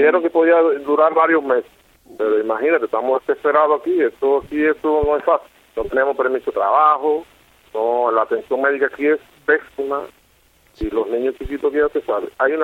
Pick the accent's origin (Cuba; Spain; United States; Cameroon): Cuba; Las Tunas; Provincia de Las Tunas, Oriente.